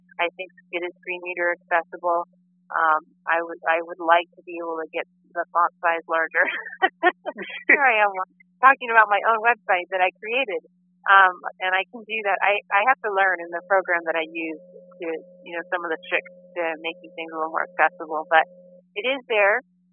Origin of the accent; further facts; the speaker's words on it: Camarillo, California, United States; we really want to have a half marathon 5K event right here in Camarillo, which is my hometown, of course.